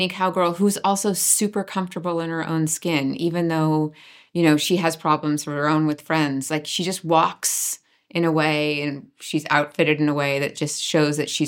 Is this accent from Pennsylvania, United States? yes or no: no; California, United States; I mean, I'm from California, but it's a classic Western California look